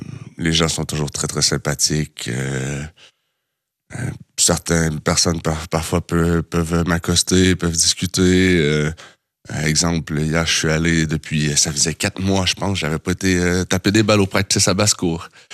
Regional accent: Switzerland; Je vais devoir le refaire l'année prochaine aussi en tant que Suisse.

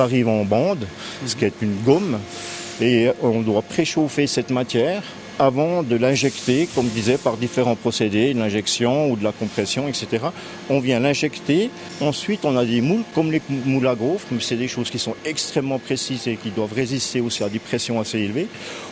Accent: Jura, Switzerland; donc moi, je viens de d'Ajoie.

